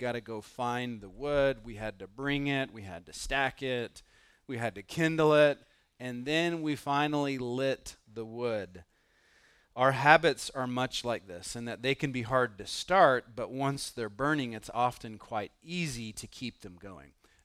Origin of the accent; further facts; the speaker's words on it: the South, United States; I come from the South where you could just get the wood from the woods and put it in the fire, right?